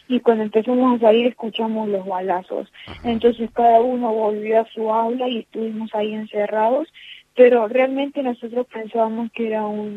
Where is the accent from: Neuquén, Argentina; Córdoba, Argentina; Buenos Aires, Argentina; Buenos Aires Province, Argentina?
Córdoba, Argentina; now in United States; No, yo nací en Estados Unidos, pero me crié en Córdoba.